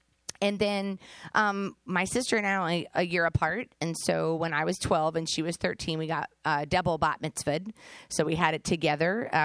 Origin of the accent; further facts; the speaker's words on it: Columbia, Maryland, United States; So basically, I was born Jewish right here in the Columbia area. So I'm from Columbia, Maryland, born and raised. Haven't gone very far.